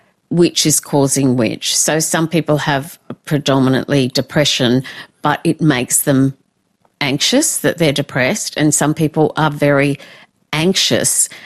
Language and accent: English; Oatley, New South Wales, Australia; So I grew up in Oatley, and Oatley is a, well, it's very wealthy now, but in those days it was sort of working class to lower middle class.